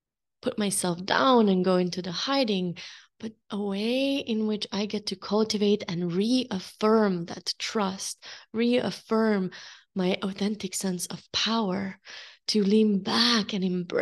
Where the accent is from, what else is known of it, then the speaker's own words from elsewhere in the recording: Slovenia; I am from Slovenia. Born and raised, although in different parts of the countries, we've always been moving.